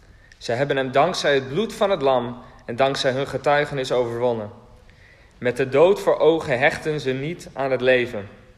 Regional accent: Kollumerzwaag, Friesland, Netherlands; Ik kom zelf oorspronkelijk uit Friesland. Uit Kolmerswaag. Nee, niet heel bekend.

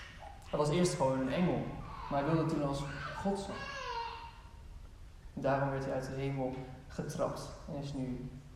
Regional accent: Netherlands; Überhaupt lijkt het me wel moeilijk, maar helemaal voor ons als Nederlanders.

